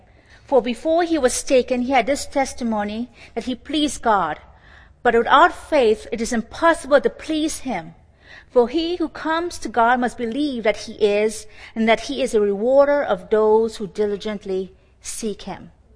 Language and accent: English; Trinidad & Tobago; now in United States; So I'm from Trinidad. I've met Sean in the United States